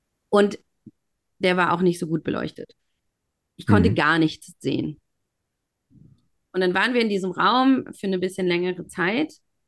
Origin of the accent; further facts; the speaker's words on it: Germany; also born or lived in Brazil; denn ich bin Deutsch-Brasilianerin und in meiner Kindheit sowohl in Deutschland als auch in Brasilien aufgewachsen.